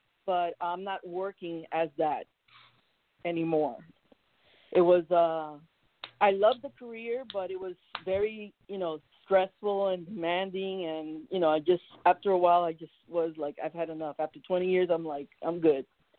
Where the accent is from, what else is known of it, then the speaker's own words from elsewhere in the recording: New York City, Florida, United States; moved away as an adult; now in South Florida, United States; Okay, I grew up in New York City, and when I graduated from high school there, I moved down to Florida with my parents, and I've been here in Florida ever since, South Florida.